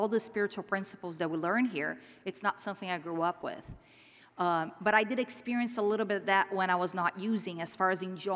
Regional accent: Brazil; English is a second language; So you know, like, I'm originally from Brazil. You're going to hear my accent.

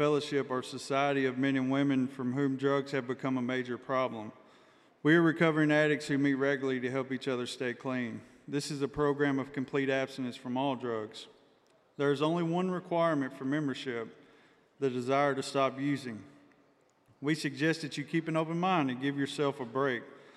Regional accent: Hohenwald, Tennessee, United States; I'm an addict from Hohenwald, Tennessee.

